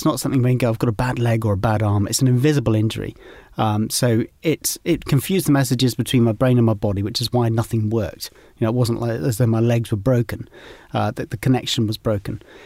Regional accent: South West England, United Kingdom; As a young boy, I grew up in South Devon, so I had the moors and the rivers and the lakes and the streams and the coast.

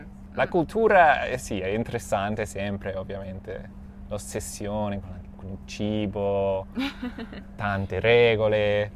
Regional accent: Cape Town, Western Cape, South Africa; Italian is a second language; vengo da Cape Town in Italia a voi

